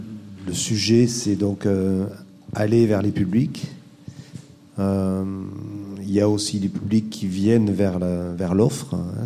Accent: Occitanie, France; now in Montpellier, France; parce que je suis originaire du Minervois, même si je vis depuis très longtemps à Montpellier.

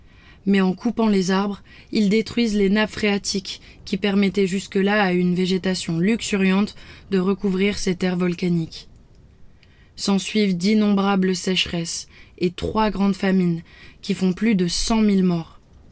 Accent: Cape Verde; Cette semaine, j'ai décidé de te faire découvrir mon pays d'origine. Je t'ai attendu ici, sur l'île de São Tiago, dans l'archipel du Cabo Verde, à 650 km des rives du Sénégal.

